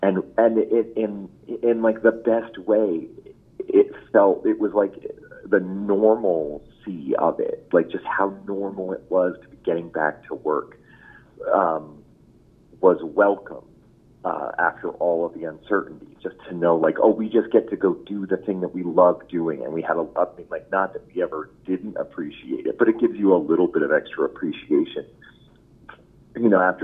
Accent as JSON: {"language": "English", "region": "Maine", "country": "United States", "said": "Like Senator Collins from my home state, she absolutely sucks."}